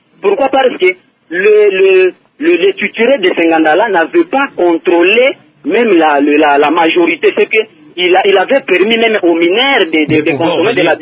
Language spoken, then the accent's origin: French; Kindu, Maniema, DR Congo; Nous avons des cas ici chez nous à Kindou